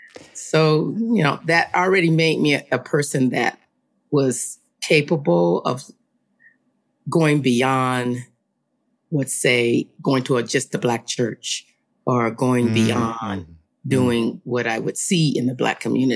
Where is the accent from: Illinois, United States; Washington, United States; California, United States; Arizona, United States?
California, United States; Los Angeles; So I was raised in Los Angeles, and I'm the middle daughter of three girls.